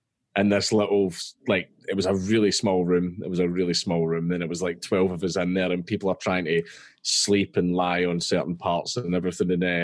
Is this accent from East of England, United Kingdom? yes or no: no; Scotland, United Kingdom; I'm Scottish.